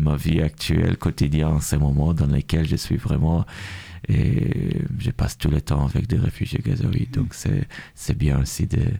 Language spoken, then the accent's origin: French; Tel Aviv, Tel Aviv District, Israel; moi, je suis juif de la Palestine, et je viens de Tel Aviv